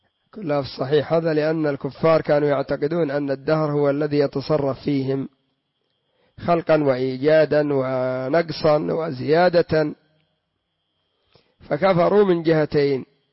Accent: Yemen; وعندنا في اليمن يقول: أنا عند الله وعندك.

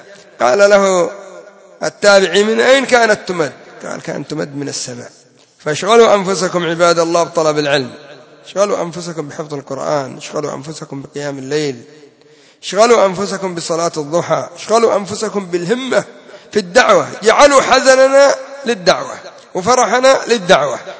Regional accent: Yemen; كما يقول المثل العامي عندنا في اليمن: الذي بطنه نظيف ما يخاف

